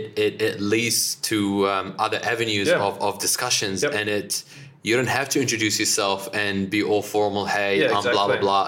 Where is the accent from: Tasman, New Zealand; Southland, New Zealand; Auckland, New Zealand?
Auckland, New Zealand; I'm from Auckland.